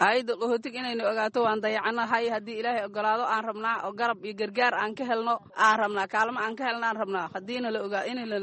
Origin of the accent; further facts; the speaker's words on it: Middle Juba, Somalia; waxaan ka imaanay arle salagle la dhahaayo